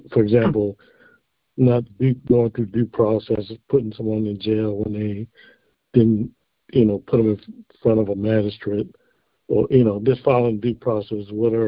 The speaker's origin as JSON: {"language": "English", "region": "Pennsylvania", "country": "United States", "said": "I'm from Pennsylvania."}